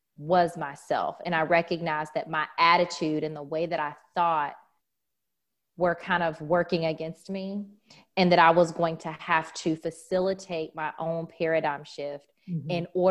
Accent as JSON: {"language": "English", "country": "United States", "said": "just as an homage to the fact that, you know, I am African American."}